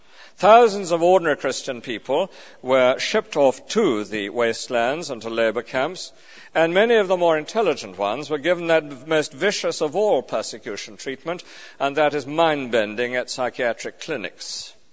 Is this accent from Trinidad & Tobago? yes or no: no; United Kingdom; I'm a British, of course, with a stiff upper lip